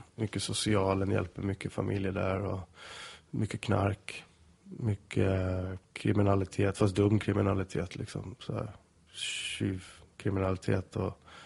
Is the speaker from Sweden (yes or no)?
yes; Solna, Stockholm County, Sweden; typ som jag växte upp i Solna